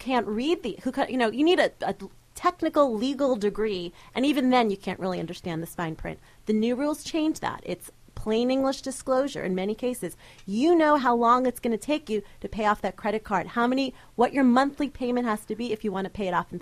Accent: Queens, New York, United States; I'm from Queens, so watch it.

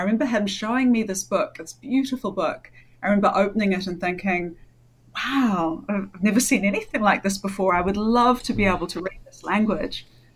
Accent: New Zealand; I'm from New Zealand. I'm a New Zealander, so very far, grew up very, very far from Egypt, and very far from any experience of Egyptian culture.

